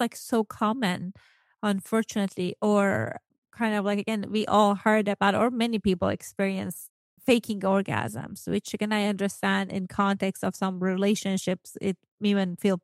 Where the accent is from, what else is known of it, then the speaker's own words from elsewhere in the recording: Iran; English is a second language; I grew up in Iran and like on like older time. So not internet time.